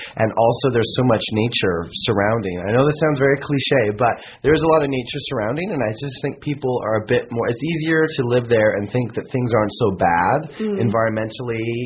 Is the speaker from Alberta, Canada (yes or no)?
no; Vancouver, British Columbia, Canada; well, I'm from originally from Vancouver, and I lived off and on in Toronto for about 2 years